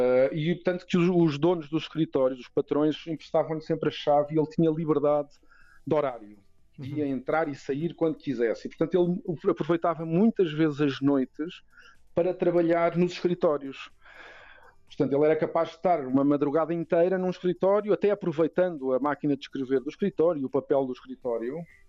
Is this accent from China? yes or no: no; Mozambique; born there; Porque eu nasci em Moçambique.